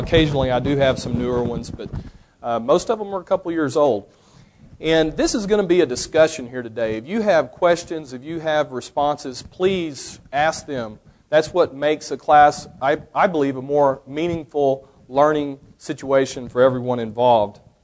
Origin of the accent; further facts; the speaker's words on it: Arlington, Texas, United States; I'm from City of Arlington, which is a sleepy little suburb smack dab between Fort Worth and Dallas of about 400,000 people.